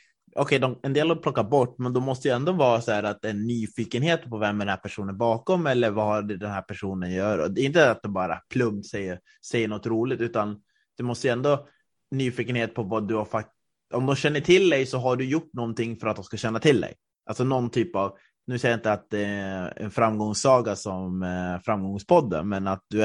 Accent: Östersund, Jämtland County, Sweden; now in Stockholm, Sweden; jag har ju bott nu i Stockholm i ett antal år. Och jag bodde hemma i Östersund i 1,5 år och sen har jag varit borta

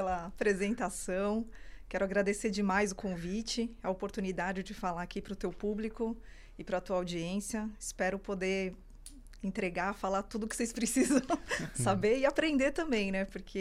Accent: São Paulo, Brazil; Bom, eu sou de São Paulo, nasci em São Paulo. Toda minha carreira foi ali.

